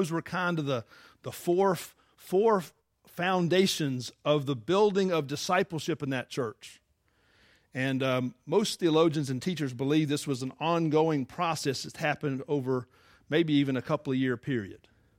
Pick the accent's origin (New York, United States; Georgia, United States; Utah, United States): Georgia, United States; Atlanta; I'm from Atlanta, so unfortunately that happens a lot.